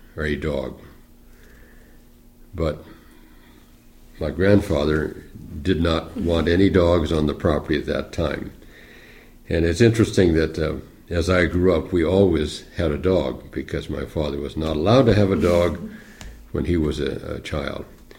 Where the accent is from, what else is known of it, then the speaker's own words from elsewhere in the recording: Lincoln, Nebraska, United States; born there; I was born in 1931 in Lincoln, Nebraska